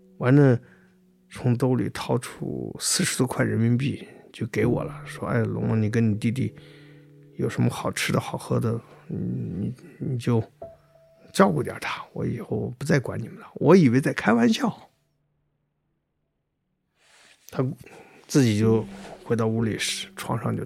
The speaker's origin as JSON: {"language": "Chinese", "town": "Xianghuang Banner", "region": "Inner Mongolia", "country": "China", "tie": "born there", "said": "因为我出生在镶黄旗，在那么小的小地方村庄里头"}